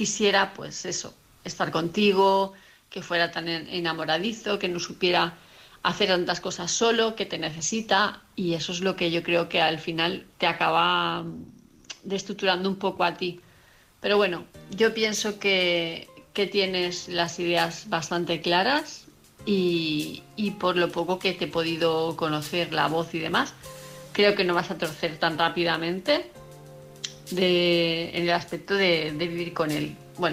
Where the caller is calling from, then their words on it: Palma de Mallorca, Balearic Islands, Spain; de Palma de Mallorca.